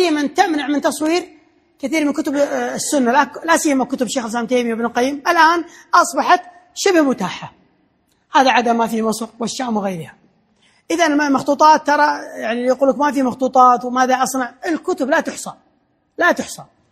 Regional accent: Kuwait; الآن في أي مكتبة مثلا عندنا في الكويت، من منكم يعرف مكتبة للمخطوطات؟

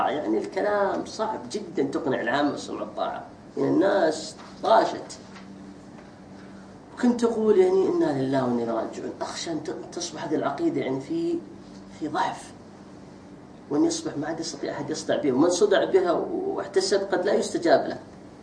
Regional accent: Saudi Arabia; بل صار الآن عندنا في السعودية

